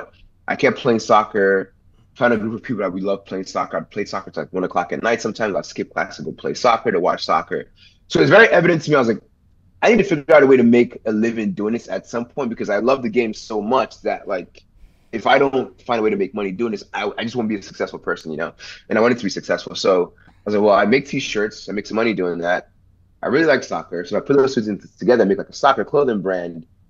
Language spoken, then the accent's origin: English; Nigeria; so I was born and raised in Nigeria, right? So I grew up playing soccer, watching soccer.